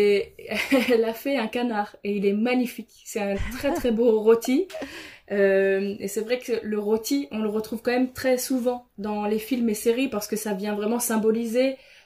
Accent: France

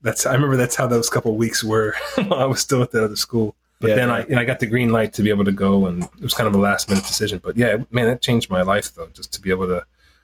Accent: Colorado Springs, Colorado, United States; because I came from Colorado Springs, where I had, you know, spent from eighth grade through junior high school. It was a pretty conservative place.

